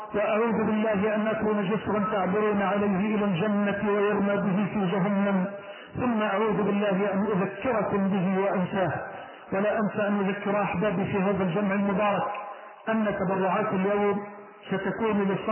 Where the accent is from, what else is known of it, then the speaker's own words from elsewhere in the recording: Egypt; اللهم اجعل بلدنا مصر راحة للامن والامان